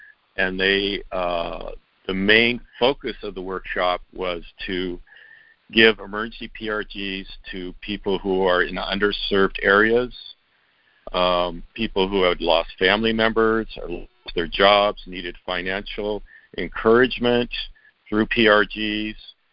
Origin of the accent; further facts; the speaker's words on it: Seattle, Washington, United States; I'm a debtor from Seattle, Washington.